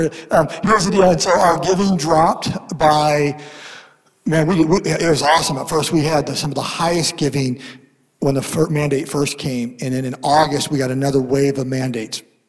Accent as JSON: {"language": "English", "town": "Seattle", "region": "Washington", "country": "United States", "said": "I'm from Washington State, Seattle."}